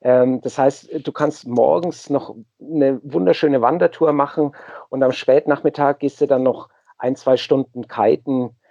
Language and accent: German; Munich, Bavaria, Germany; als Münchner